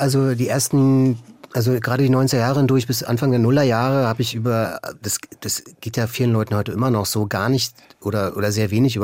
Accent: East Germany, Germany; Also zu sagen, ich komme aus dem Osten.

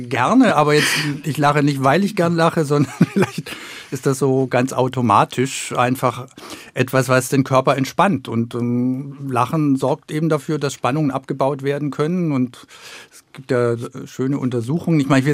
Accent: Warmbronn, Baden-Württemberg, Germany; also born or lived in Stuttgart; now in Berlin, Germany; Also ich bin Schwabe, Stuttgart geboren und in Warmbronn aufgewachsen, ein kleines Dorf in der Nähe von Stuttgart.

